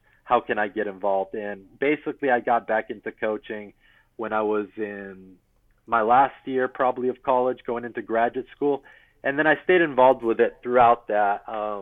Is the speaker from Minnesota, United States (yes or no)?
no; Corpus Christi, Texas, United States; So yeah, so I grew up in Corpus Christi from last year of middle school all the way through high school. So it's really kind of as a teenager, and we'll always be home